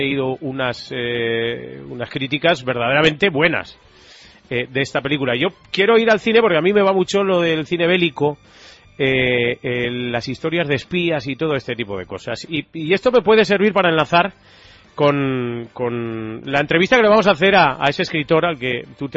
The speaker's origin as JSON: {"language": "Spanish", "town": "Alfaro", "region": "La Rioja", "country": "Spain", "tie": "born or raised there", "said": "Ese es párroco en mi pueblo, ya lo sabes."}